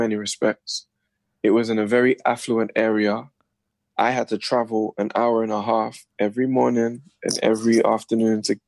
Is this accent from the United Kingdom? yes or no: yes; London, United Kingdom; Well, I grew up in Northwest London on a housing estate called St. Raphael's Estate, close to Wembley.